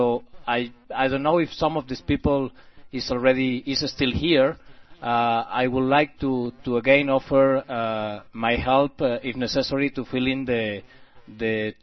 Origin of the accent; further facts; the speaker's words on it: Spain; English is a second language; from Spain.